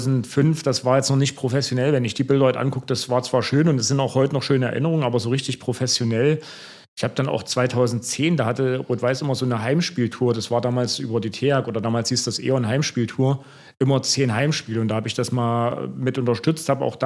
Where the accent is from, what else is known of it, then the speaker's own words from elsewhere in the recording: Gera, Thuringia, Germany; bin 38 Jahre alt, komme gebürtig aus Gera, also aus Ostthüringen.